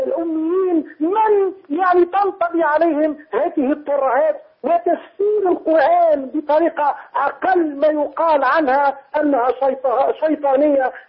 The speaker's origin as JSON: {"language": "Arabic", "country": "Tunisia", "said": "أقول تلك الشبهات موجودة في كل العالم العربي وعندنا في تونس"}